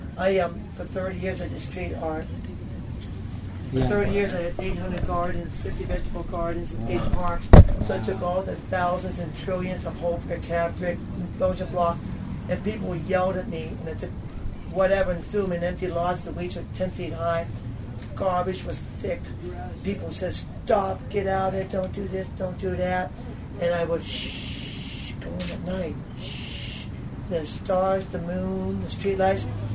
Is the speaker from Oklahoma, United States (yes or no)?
no; Meadville, Pennsylvania, United States; also born or lived in Titusville; I was born in Titusville, so I grew up in Meadville.